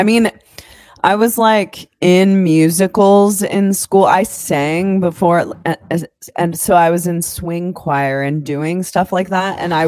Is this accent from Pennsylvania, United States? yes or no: no; Des Moines, Iowa, United States; I'm from Des Moines, Iowa.